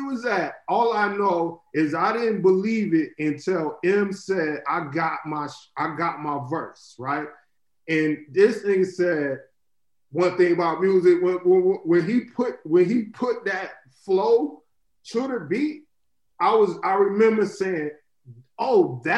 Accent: Florida, United States; And I remember growing up in Florida, one of the most obnoxious shits you could do was turn your music up in the trunk

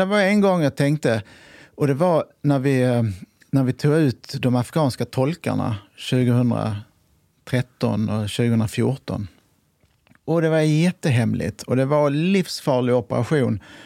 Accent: Sweden; born there; jag är extremt tacksam för att jag föddes i Sverige.

